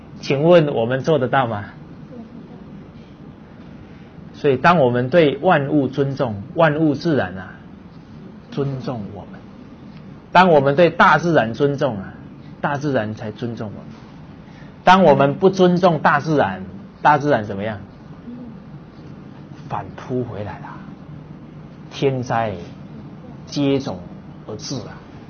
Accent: China

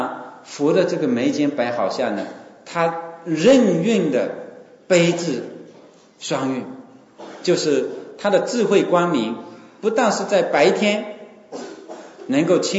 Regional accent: Wenzhou, Zhejiang, China; 是我们温州人

